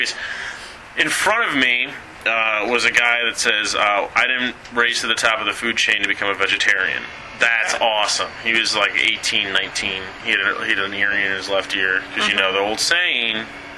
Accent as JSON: {"language": "English", "town": "Chicago", "region": "Illinois", "country": "United States", "said": "Yes, I am so Chicagoan, I've never even considered people voted for them."}